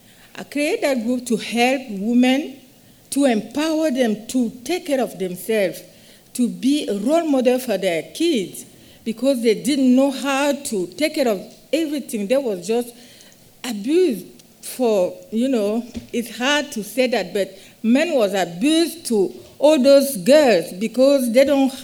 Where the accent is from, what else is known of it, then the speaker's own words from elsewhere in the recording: Cameroon; first language French; English is a second language; moved away as an adult; I was born and raised in Cameroon, Africa. I am 26 years nurse retired. I speak French like my first language and other different languages.